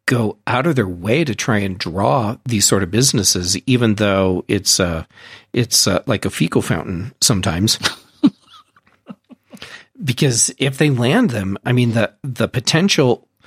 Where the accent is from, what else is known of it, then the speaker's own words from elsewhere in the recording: Missouri, United States; I'm from Missouri originally.